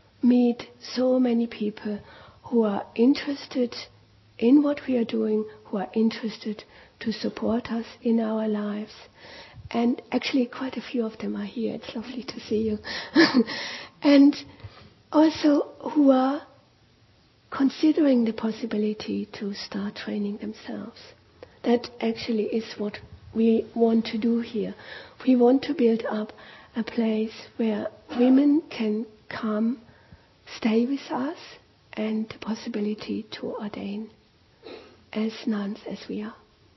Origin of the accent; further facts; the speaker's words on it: Germany; English is a second language; I'm German. Please excuse my accent.